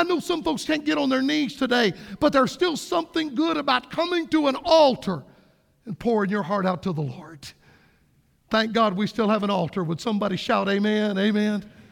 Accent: Florida, United States; In my home state of Florida, you can look it up.

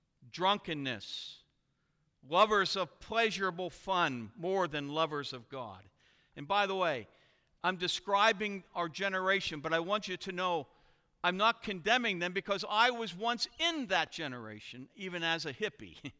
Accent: United States; And as an American, as I see no hope, I see no hope for national repentance.

